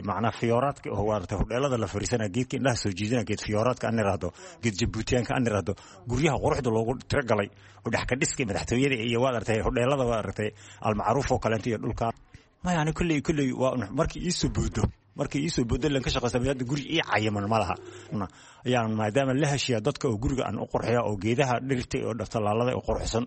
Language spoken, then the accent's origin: Somali; Kelafo, Somali Region, Ethiopia; Qallaafi ayaan ka imid birimadii hore, lug baanan aga imid, dadka hore waa la soo lugan jiray ilaa Baldweyne iyo Qallaafi